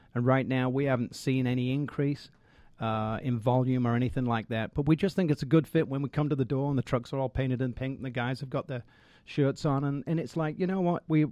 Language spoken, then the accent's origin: English; Manchester, North West England, United Kingdom; No, I'm from Manchester, England.